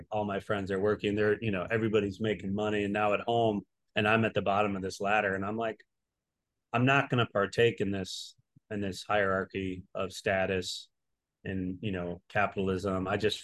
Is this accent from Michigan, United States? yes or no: yes; Michigan, United States; I'm from Northern Michigan, you know, small town. Like I'm pretty, you know, used to wide open spaces.